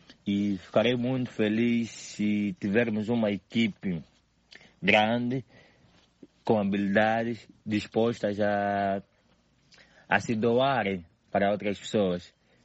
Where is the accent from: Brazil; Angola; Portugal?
Angola; Cazenga, Luanda; escolhi o Cazenga porque é lá onde eu nasci, é lá onde eu cresci